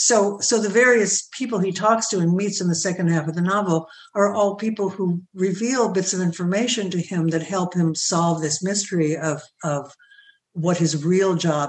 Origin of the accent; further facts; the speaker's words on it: Brooklyn, New York, United States; I grew up in Brooklyn. I mean, I didn't grow up in Coney Island, but I grew up in well, it was Flatbush then, and now it's been given a real estate name of Ditmas Park.